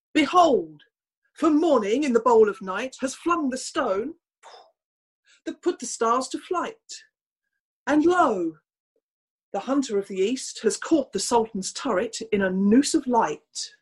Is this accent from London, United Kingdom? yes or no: yes; London, United Kingdom; So born and bred in London, East London